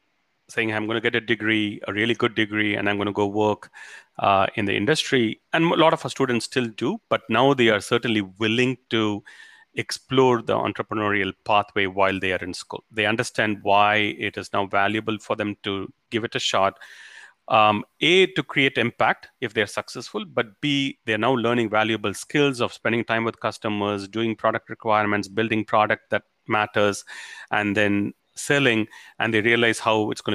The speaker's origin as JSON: {"language": "English", "town": "Chennai", "region": "Tamil Nadu", "country": "India", "tie": "born or raised there", "said": "So I was born and brought up in Chennai in India."}